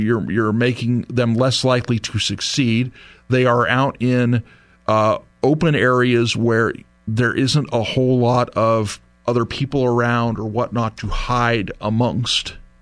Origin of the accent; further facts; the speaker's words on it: San Diego, California, United States; I grew up in San Diego. I remember in high school, you know, we'd have periodically, we'd have illegal immigrants going through our backyard.